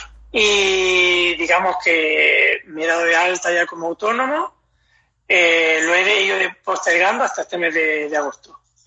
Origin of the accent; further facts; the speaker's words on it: Almería, Andalusia, Spain; soy de Almería, vivo actualmente también aquí. Y tengo 34 años.